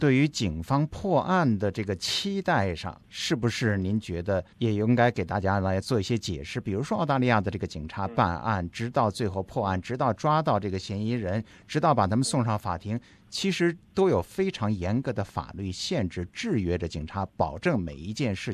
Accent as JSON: {"language": "Chinese", "country": "China"}